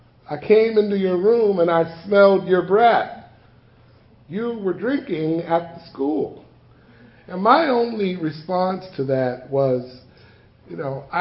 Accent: Watts, California, United States; I come from the Jordan Downs Housing Project in Watts.

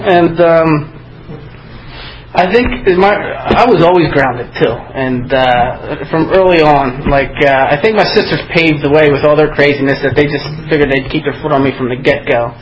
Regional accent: Limerick, Pennsylvania, United States; And I grew up in Limerick, Pennsylvania, about 45 minutes away from here.

